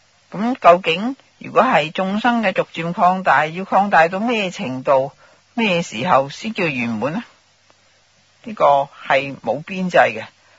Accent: China; 因为我们中国人呢重这个礼

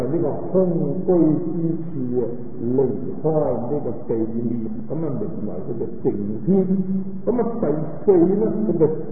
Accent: China; 我哋中國人咧對呢個龍咧就好尊敬嘅。

